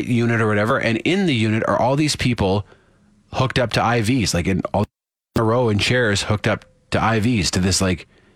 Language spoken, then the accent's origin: English; Saskatoon, Saskatchewan, Canada; So I'm from Saskatoon.